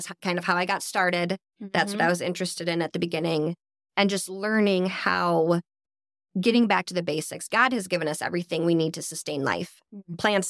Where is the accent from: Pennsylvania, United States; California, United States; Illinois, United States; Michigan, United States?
Illinois, United States; moved away; I'm from Illinois, Northern Illinois, might as well be Wisconsin. Little map dot village no one's ever heard of. And have been gone from there since 2011.